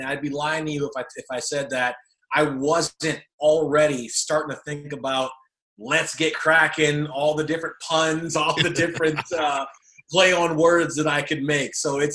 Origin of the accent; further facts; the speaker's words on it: Detroit, Michigan, United States; But you know, being from Detroit, born and raised in Detroit, from hockey town, so obviously we're a little bit predisposed to the game of hockey growing up.